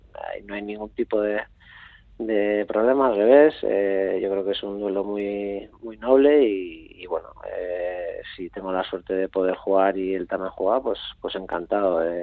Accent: San Sebastián, Basque Country, Spain; Yo soy donostiarra, de Donosti. Además, me siento muy donostiarra, muy orgulloso de ser de Donosti.

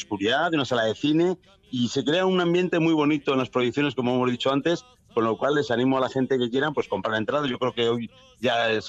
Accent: Portugalete, Basque Country, Spain; Fue en Portugalete, en mi pueblo

